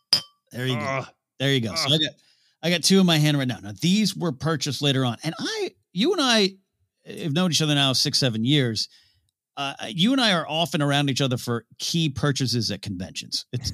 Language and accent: English; Rio Grande, United States; which is still the same Burger King in my hometown of Rio Grande, Grand